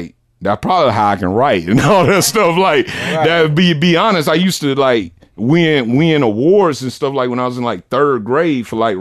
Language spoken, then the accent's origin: English; Augusta, Georgia, United States; Like I say, I'm from Delta Manor, too.